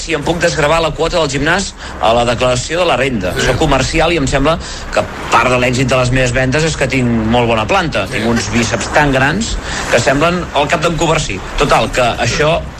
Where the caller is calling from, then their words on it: Sant Joan de les Abadesses, Catalonia, Spain; Aquí a Sant Joan de les Abadesses